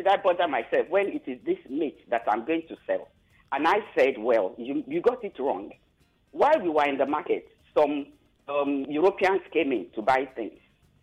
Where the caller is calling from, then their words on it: Magodo, Lagos, Nigeria; I'm calling from Magodo.